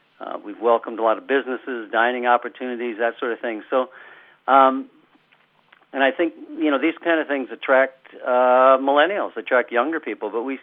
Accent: St. Cloud, Minnesota, United States; I'm from St. Cloud, and so I've bounced back a little bit between the central Minnesota area and the Bemidji area for most of my adult life.

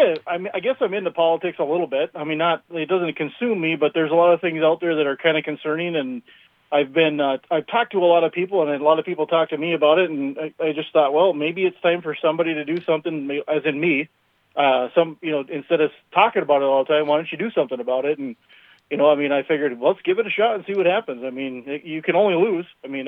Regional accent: Elk River, Minnesota, United States; My background would be I grew up in Elk River. I graduated from Elk River High School.

